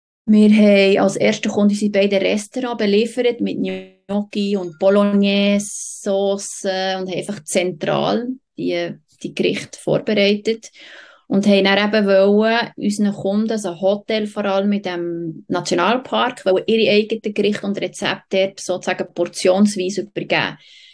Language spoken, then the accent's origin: German; Bolligen, Bern, Switzerland; now in Interlaken, Switzerland; Ich bin selber in Bolligen aufgewachsen.